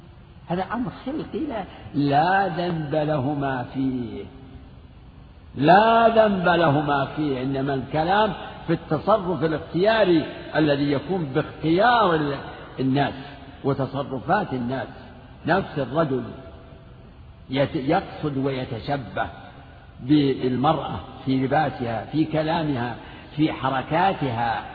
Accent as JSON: {"language": "Arabic", "region": "Najd", "country": "Saudi Arabia", "said": "فيه نوع من صيد البر اسمه عندنا في نجد اسمه الوضيحي"}